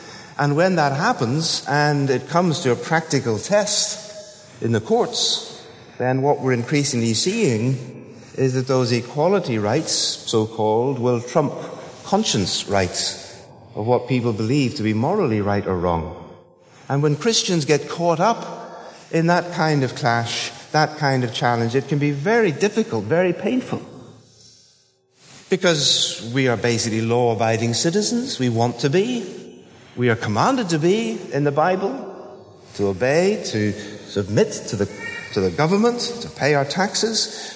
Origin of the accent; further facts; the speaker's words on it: Belfast, Northern Ireland, United Kingdom; It probably wasn't like the Sunday school flannel graph that I was brought up on in the Sunday school in Belfast.